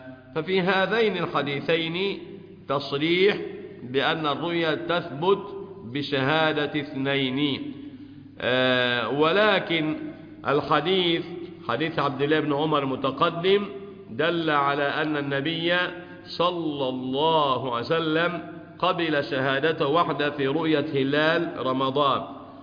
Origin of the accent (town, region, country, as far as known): Egypt